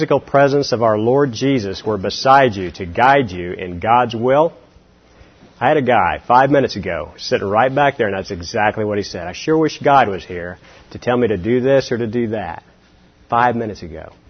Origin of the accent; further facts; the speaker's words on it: Oklahoma City, Oklahoma, United States; Myself, I was born and raised in Oklahoma, in Oklahoma City area. And I grew up in a Christian home.